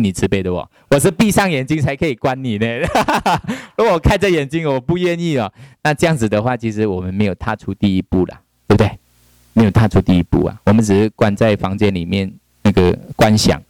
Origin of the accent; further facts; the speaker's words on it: Taiwan; 那中文班都是我们台湾人啊大陆人嘛